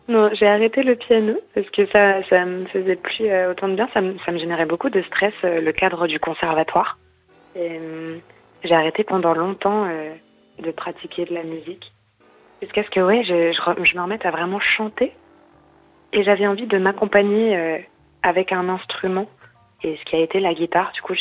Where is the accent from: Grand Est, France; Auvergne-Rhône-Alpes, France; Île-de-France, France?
Grand Est, France; Reims; mais on vient tous les trois de Reims, enfin, ou dans les alentours de Reims.